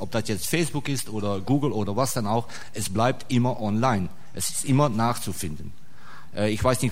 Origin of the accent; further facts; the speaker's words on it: Netherlands; German is a second language; ich komme aus Holland, also ich bin ein Nachbar.